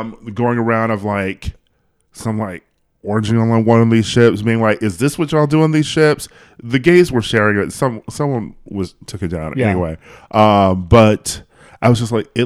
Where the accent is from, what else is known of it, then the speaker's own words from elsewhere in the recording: Milwaukee, Wisconsin, United States; now in Los Angeles, United States; Milwaukee.